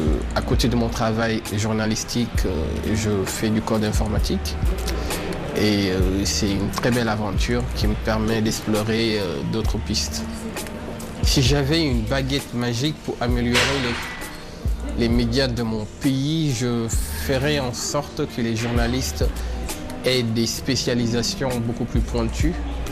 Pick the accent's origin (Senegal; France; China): Senegal; je viens du Sénégal.